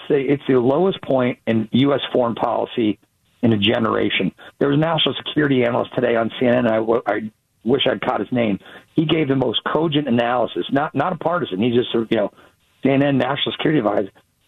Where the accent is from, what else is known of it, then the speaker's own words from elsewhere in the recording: Pittsburgh, Pennsylvania, United States; My hometown, a little biased, right? But there's no real place you can go that's controversial in the city of Pittsburgh